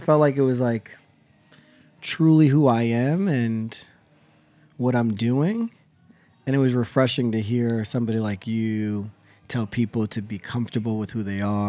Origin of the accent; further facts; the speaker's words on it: Pennsylvania, United States; I grew up in the Poconos, close to Mount Airy Lodge.